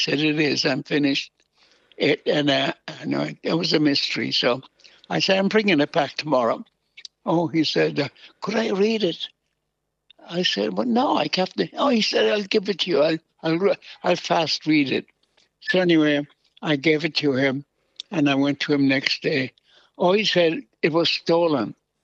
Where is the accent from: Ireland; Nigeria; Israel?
Ireland; also born or lived in New York; breakdown and for us to go to Ireland. That's where Frank and myself grew up. And so consequently, we are considered Irish.